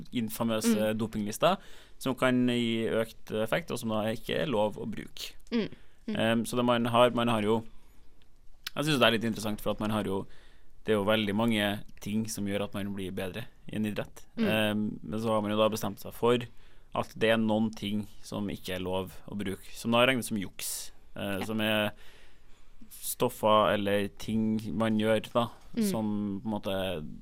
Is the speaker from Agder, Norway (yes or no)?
no; Trondheim, Trøndelag, Norway; Jeg vet ikke, jeg er jo fra Trondheim, så jeg føler jo ikke noe på det der.